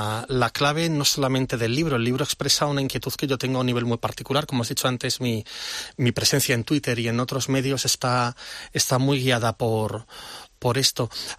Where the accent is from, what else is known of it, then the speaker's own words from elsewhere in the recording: Galicia, Spain; yo soy gallego y siempre pienso